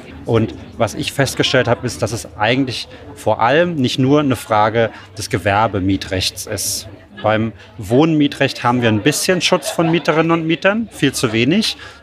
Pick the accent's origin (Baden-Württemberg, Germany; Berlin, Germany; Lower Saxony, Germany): Berlin, Germany; ich bin aus Berlin ursprünglich, aber habe es irgendwie in den 90er Jahren nicht in die Clubs geschafft, weil ich als Stadtrand-Berliner dann doch eher in der Disco war